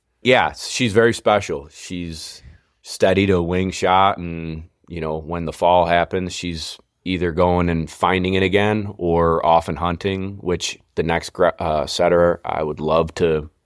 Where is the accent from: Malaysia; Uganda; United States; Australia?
United States; Syracuse, New York; I'm from Syracuse, New York.